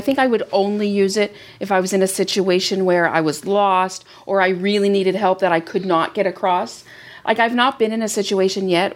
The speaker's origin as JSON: {"language": "English", "country": "Canada", "said": "we, being Canadian, French is our second language. Although many of us don't speak French, us included, we've always taken it in school."}